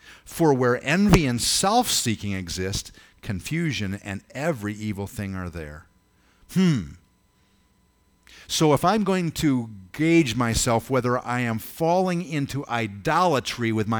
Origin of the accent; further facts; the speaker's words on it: Ithaca, New York, United States; rah, rah, rah, we're from Ithaca. Boo, boo, boo, you're from wherever. For me, it was Cortland.